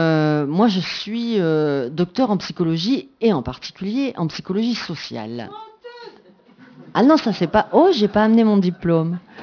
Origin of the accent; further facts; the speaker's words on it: Marseille, Provence-Alpes-Côte d'Azur, France; je caricature un peu, hein, parce que je suis marseillaise, donc j'ai une tendance à la caricature.